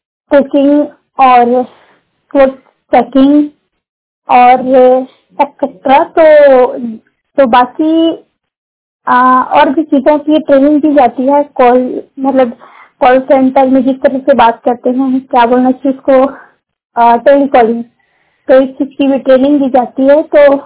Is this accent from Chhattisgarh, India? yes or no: yes; Raipur, Chhattisgarh, India; और मैं रायपुर छत्तीसगढ़ की रहने वाली हूँ।